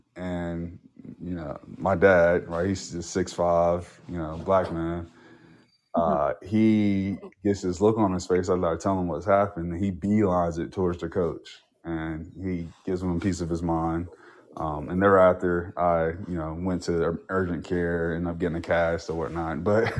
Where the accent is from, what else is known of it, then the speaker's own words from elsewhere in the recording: Robertsonville, North Carolina, United States; So I was actually born in Wilmington, North Carolina. I was raised in Robertsonville, North Carolina, which is about, 10 miles from Wilmington.